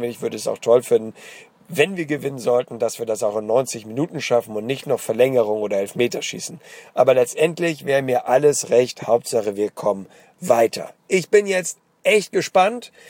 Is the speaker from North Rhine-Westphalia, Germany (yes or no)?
no; Hamburg, Germany